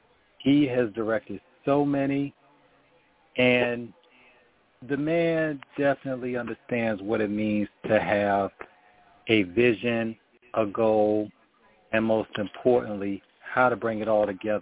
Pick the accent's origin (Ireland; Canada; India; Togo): Togo; English is a second language; now in United States; Growing up in Togo, West Africa, of course, the motherland.